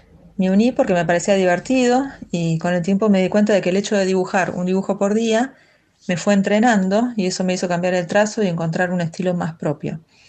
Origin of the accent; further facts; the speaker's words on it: Buenos Aires, Argentina; soy de Argentina, vivo en Buenos Aires y soy artista plástica.